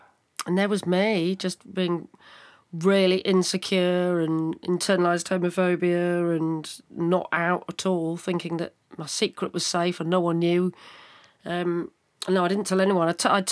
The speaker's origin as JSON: {"language": "English", "town": "Guildford", "region": "South East England", "country": "United Kingdom", "tie": "born there", "also_born_or_lived": "London / Liverpool", "accent": "Southern", "said": "I was actually born in Guildford, south of London. So spent a lot of time in London in my youth. But then moved to Liverpool in 1990 for university."}